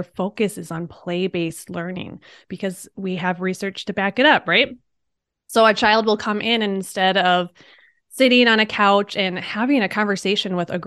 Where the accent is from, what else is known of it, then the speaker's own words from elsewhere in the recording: Wisconsin, United States; And I have been in Minnesota probably, 15 years. I came from Wisconsin. So I've basically been a Midwest girl my whole life.